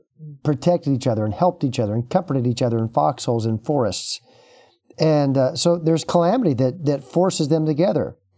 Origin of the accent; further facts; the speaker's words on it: United States; I'm an American. I am a Christian. I am a Baptist. I am a father. I am a horse lover.